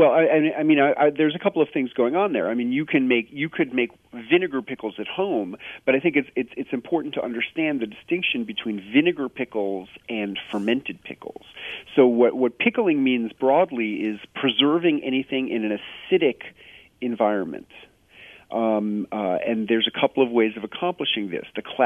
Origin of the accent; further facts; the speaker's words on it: New York City, New York, United States; as a kid growing up in New York City, I loved what we call in New York City sour pickles